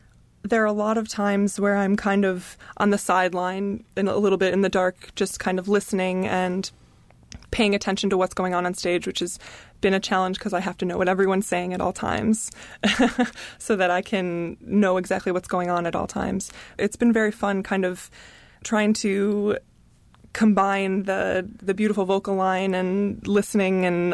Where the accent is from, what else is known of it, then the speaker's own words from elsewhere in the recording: Oak Park, Illinois, United States; I'm from Chicago, Illinois, Oak Park.